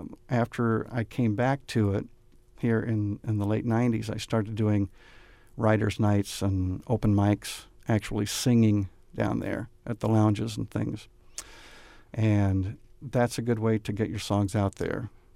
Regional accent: Robinson, United States; I was a disc jockey in Robinson, my hometown.

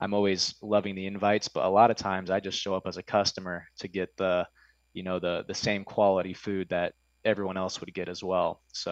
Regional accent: Peoria, Illinois, United States; Yeah, you know, I grew up in Peoria, you know, my whole life. I did move around when I was like in my early 20s, but you know, I was born and raised here and around Peoria Heights.

